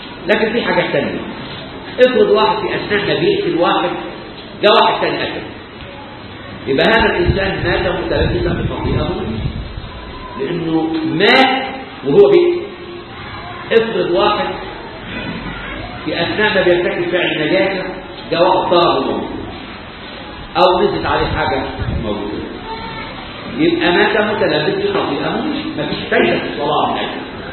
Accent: Egypt; إحنا عندنا كمصريين وكأحبار تراث قديم.

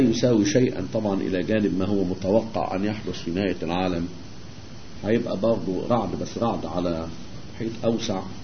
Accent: Egypt; لان احنا عندنا في مصر هنا الجو على نوع ما مستقر

